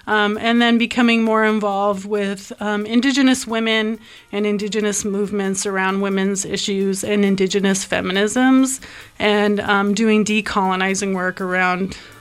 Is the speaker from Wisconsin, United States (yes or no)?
no; Oklahoma, United States; also born or lived in Taos Pueblo, United States / Colorado, United States; I'm Choctaw from Oklahoma. I was born on Taos Pueblo Reservation. I am also of Scottish descent and grew up around poverty.